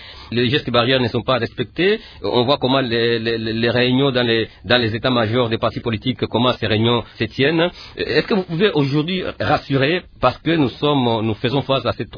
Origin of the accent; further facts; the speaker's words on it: DR Congo; chez nous en RDC.